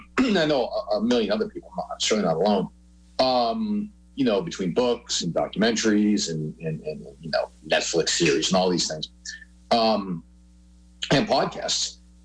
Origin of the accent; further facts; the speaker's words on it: Winchester, Massachusetts, United States; And I grew up in Winchester, you know, I don't know, 40 miles away.